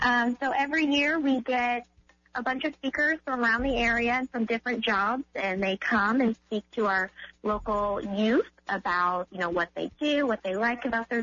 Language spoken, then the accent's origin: English; Rantoul, Illinois, United States; Yes, I am originally from Rantoul. My first job was when I was 14, and I worked at the pool in Rantoul.